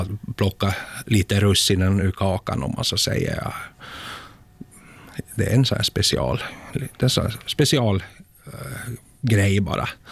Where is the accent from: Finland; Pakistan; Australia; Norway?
Finland; De visste om att jag var finne